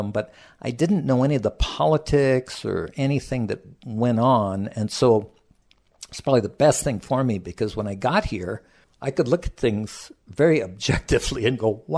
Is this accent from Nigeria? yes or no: no; Hawaii, United States; I was raised in South Kona at a portion of that ranch that my dad managed.